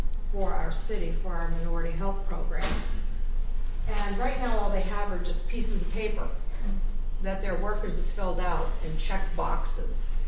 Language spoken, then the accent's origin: English; Portland, Maine, United States; I'm here from Portland, Maine.